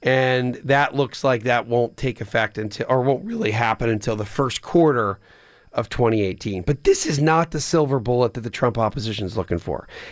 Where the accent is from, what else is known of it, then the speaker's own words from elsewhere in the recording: Pennsylvania, United States; Pennsylvania, my home state, North Carolina, my alma mater state